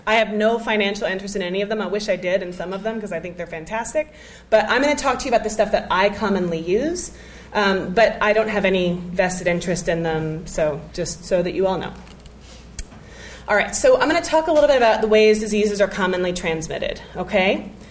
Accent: Texas, United States; I'm from Texas, so I can say that.

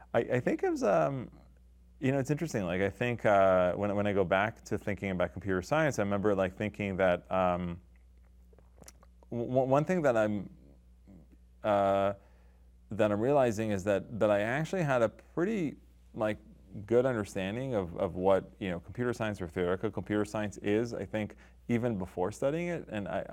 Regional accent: Israel; You know, probably growing up in Israel had to do something with it.

